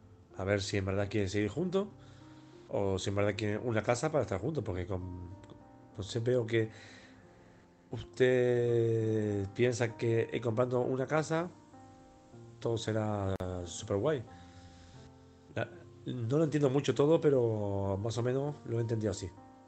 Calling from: Balearic Islands, Spain; de Mallorca, saludo.

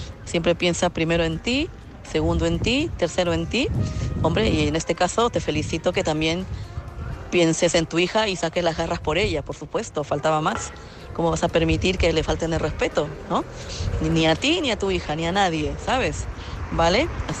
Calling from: Madrid, Community of Madrid, Spain; de Madrid.

